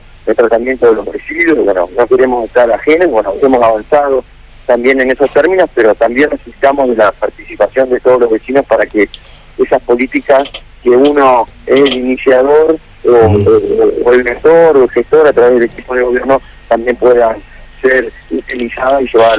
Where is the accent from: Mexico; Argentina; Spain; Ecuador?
Argentina; Nogoyá, Entre Ríos; somos todos entorneanos, argentinos, en este caso